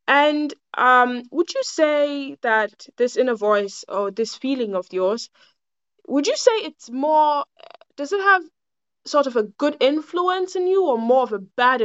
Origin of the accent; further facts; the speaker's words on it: Ghana; first language Twi; English is a second language; my always comes in my mother language, that is Twi.